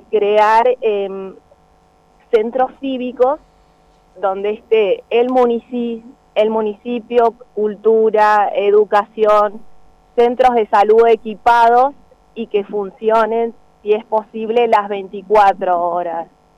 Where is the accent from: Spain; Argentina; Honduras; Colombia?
Argentina; Bariloche, Río Negro; born there; nací en Bariloche.